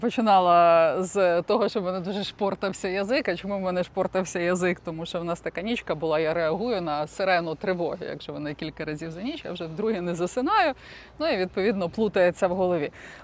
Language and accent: Ukrainian; Lviv, Lviv Oblast, Ukraine; Ну, ні, не вгадаю, ну, я ж львів'янка.